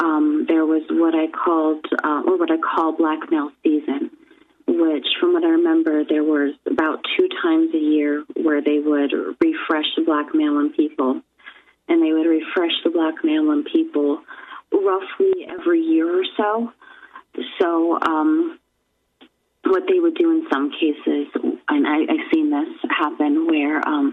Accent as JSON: {"language": "English", "region": "New York", "country": "United States", "tie": "born or raised there", "said": "this was growing up in New York"}